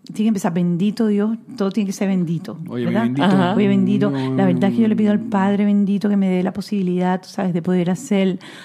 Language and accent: Spanish; Cuba; Y yo soy cubana